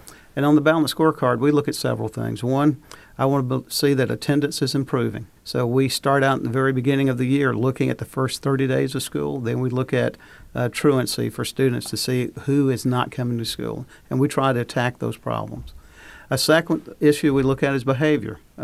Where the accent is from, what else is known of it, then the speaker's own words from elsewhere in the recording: Barnesville, United States; I grew up in Barnesville. My parents were both teachers, but we were by no means well off.